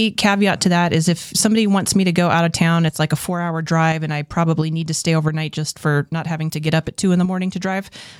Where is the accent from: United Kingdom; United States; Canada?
United States; Albuquerque, New Mexico; I remember in my elementary school years, and I grew up in Albuquerque